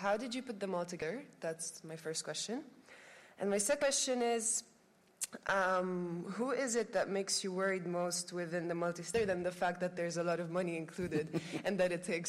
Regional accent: Lebanon; For the record … I'm from Lebanon.

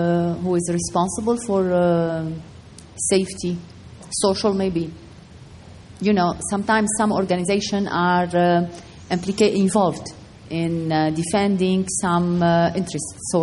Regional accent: Lebanon; I'm from Lebanon

